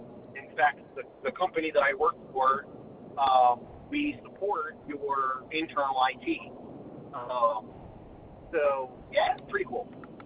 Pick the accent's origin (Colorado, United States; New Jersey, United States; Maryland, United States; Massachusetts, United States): Maryland, United States; I'm originally from Maryland, so.